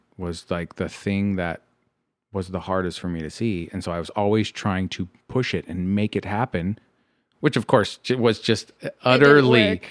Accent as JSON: {"language": "English", "town": "Chicago", "region": "Illinois", "country": "United States", "tie": "born there", "said": "oh, yeah, I was born in Chicago, raised in a cult, joined the Amish."}